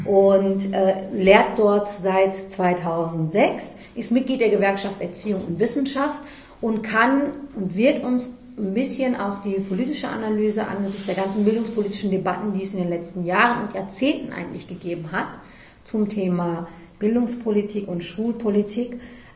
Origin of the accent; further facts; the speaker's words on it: Duisburg, North Rhine-Westphalia, Germany; Und bin gebürtig aus Duisburg